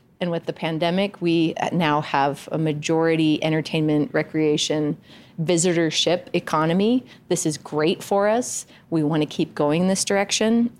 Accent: Salt Lake City, Utah, United States; people say, where are you from? I'm from Salt Lake. Oh, which neighborhood are you in? I live in West Valley.

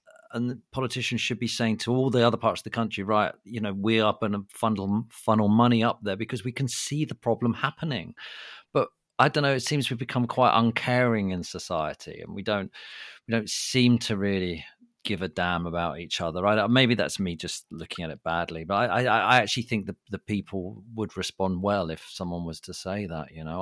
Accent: United Kingdom; I'm kind of proud of being British. I like being British.

